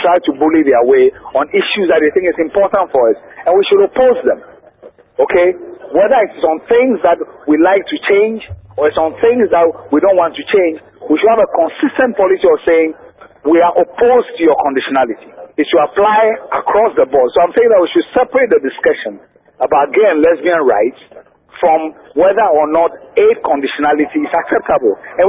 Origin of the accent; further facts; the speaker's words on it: Ghana; But as a Ghanaian, I think what we should be doing is to decriminalize gay and lesbian rights.